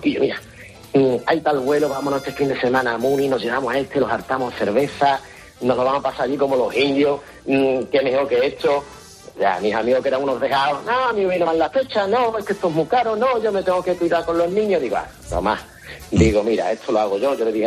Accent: Écija, Andalusia, Spain; Cojo el coche, yo soy de Écija, voy, lo recojo.

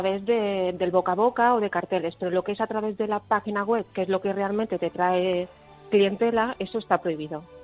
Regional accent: Playa de Muro, Balearic Islands, Spain; Yo soy de Playas de Muro y es una zona totalmente turística

